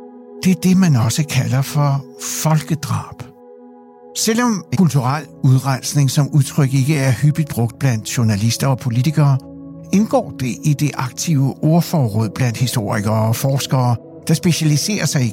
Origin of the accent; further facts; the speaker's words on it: Siberia, Russia; Danish is a second language; now in Denmark; Under min opvækst i Sibirien under den kolde krig så jeg og oplevede nogle af eftervirkningerne af kulturel udrensning.